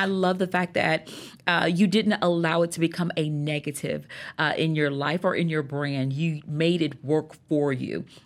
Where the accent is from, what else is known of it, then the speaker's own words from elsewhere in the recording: the South, United States; accent: Southern twang; I'm from the South. And so that Southern twang is definitely still there.